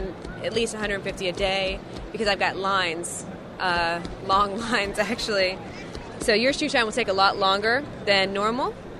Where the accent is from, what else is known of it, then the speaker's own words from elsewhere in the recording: Atlanta, Georgia, United States; now in North Carolina, United States; Okay, well, I am from Atlanta, Georgia. I live in North Carolina